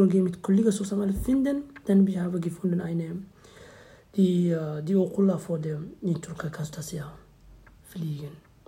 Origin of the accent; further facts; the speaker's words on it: Mogadishu, Banaadir, Somalia; born there; German is a second language; Ich bin geboren in Somalia, in Mogadischu. Ich bin geboren hier in Somalia, in Mogadischu, seit 1. Oktober 1993.